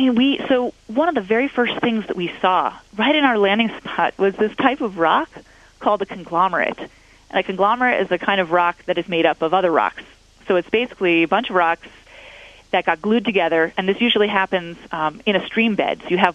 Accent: Boston, Massachusetts, United States; I'm from the Boston area.

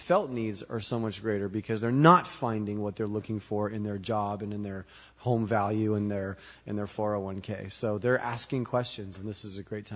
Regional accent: Phoenix, Arizona, United States; Well, I'm from the Phoenix area, Phoenix metro area in Arizona

